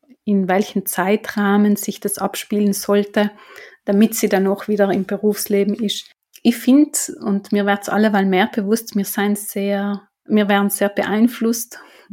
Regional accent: Trentino-Alto Adige, Italy; so zumindest jetzt dort bei uns in Südtirol, habe ich die Möglichkeit, 2 Jahre oder 3 Jahre daheim zu bleiben.

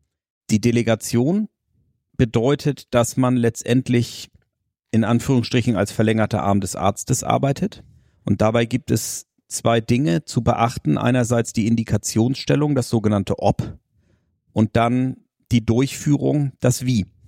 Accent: Lübeck, Schleswig-Holstein, Germany; Ich komme aus Lübeck

